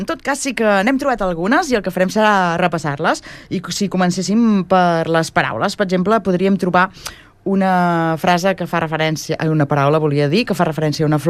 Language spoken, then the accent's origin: Catalan; Sabadell, Catalonia, Spain; now in Castellar del Vallès, Spain; I ho diu una sabadellenca que va venir a castellà, va venir a viure a castellà.